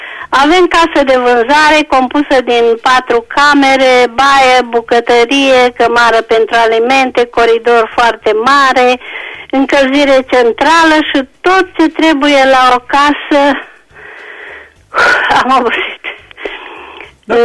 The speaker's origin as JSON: {"language": "Romanian", "town": "Eftimie Murgu", "region": "Caraș-Severin", "country": "Romania", "said": "din Comuna Eftimie Murgul."}